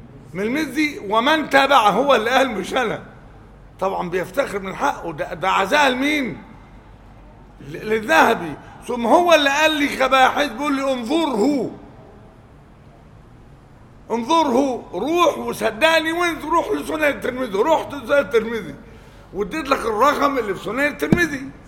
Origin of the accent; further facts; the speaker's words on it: Egypt; مش بتكلم عن انا مصري وبجامله